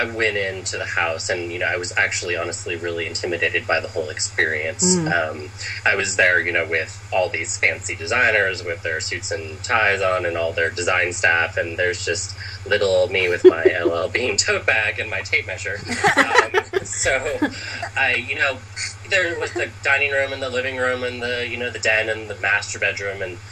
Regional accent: Los Angeles, California, United States; also born or lived in New York; now in San Francisco, United States; I moved from New York to San Francisco probably a little bit over 5 years ago, and I grew up in Los Angeles

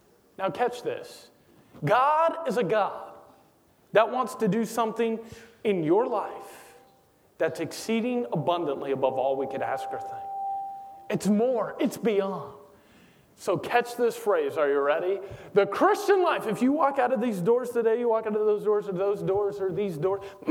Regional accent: Pensacola, Florida, United States; I'm from Florida. It's my home state. I know we're losers up in Pensacola. But I'm from Pensacola originally.

